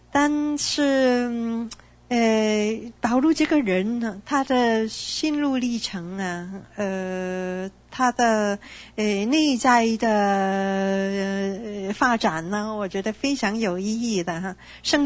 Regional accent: Macau; born there; 我是在澳门出生

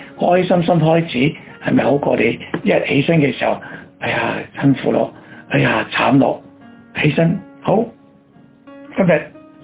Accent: China; 咁所以我哋中国人有句话咁讲嘅

